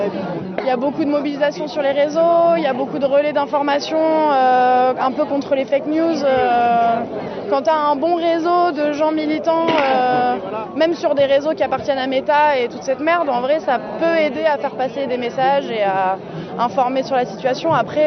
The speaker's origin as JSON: {"language": "French", "town": "Marseille", "region": "Provence-Alpes-Côte d'Azur", "country": "France", "tie": "born or raised there", "said": "Non, je suis de Marseille. J'ai grandi à Marseille, je suis juste partie faire mes études à Paris."}